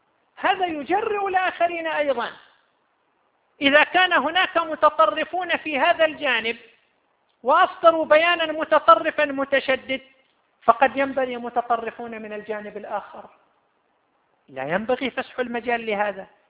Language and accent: Arabic; Saudi Arabia; يتحدث العاملون في وزارة الإعلام عندنا في المملكة العربية السعودية